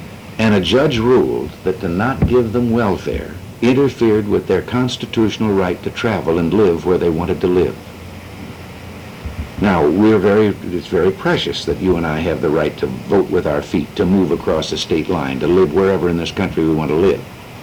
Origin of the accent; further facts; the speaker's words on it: Dixon, Illinois, United States; suppose I decide that I want to go back and live in the small town where I grew up in Dixon, Illinois.